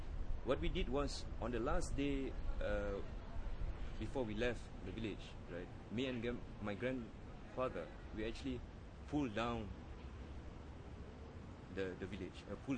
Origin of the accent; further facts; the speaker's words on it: Singapore; Yeah, I grew up in Singapore, right?